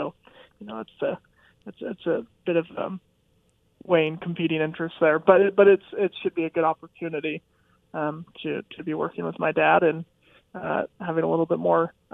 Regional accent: Monticello, Utah, United States; Sure. Yeah, so I grew up in Monticello, Utah, which is a town about 50 miles south of Moab in San Juan County.

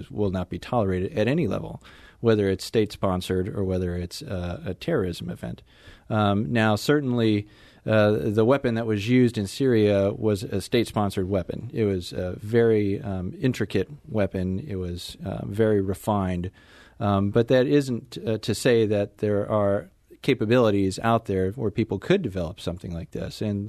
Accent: St. Louis, Missouri, United States; Well, I grew up in St. Louis, so this is a homecoming for me.

